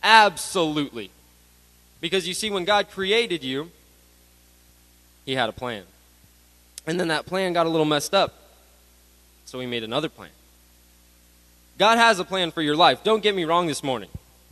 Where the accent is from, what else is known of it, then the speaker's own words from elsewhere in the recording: England, United Kingdom; I'm an English guy